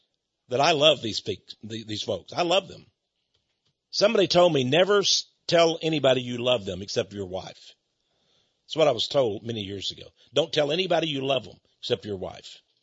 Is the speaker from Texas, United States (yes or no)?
yes; Texas, United States; I know I'm a big guy and I'm a Texas guy and I'm from East Texas.